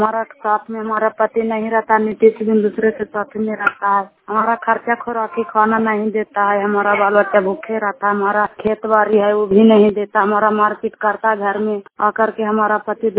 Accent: Belchhi, Bihar, India; मैं बेलछी के रहने वाला हूँ … बेलछी से बोलते हैं।

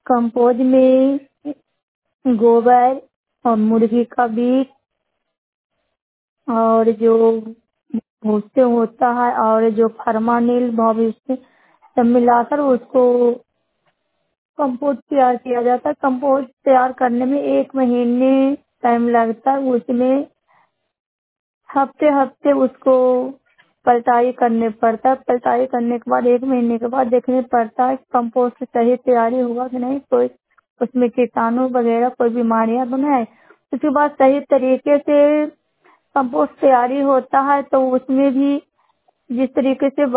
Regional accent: Pageda, India; मैं ग्राम पगेड़ा झनेरवा ब्लॉक के रहने वाली हूँ।

